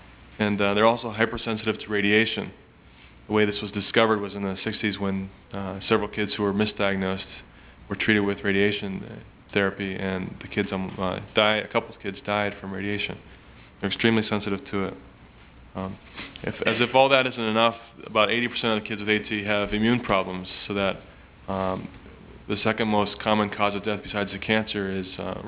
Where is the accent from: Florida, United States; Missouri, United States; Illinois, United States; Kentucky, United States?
Florida, United States; Boca Raton; I'm from Boca Raton, Florida.